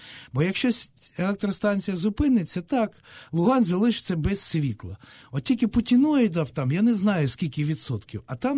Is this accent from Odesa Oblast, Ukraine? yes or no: no; Donetsk, Donetsk Oblast, Ukraine; я з Донецька.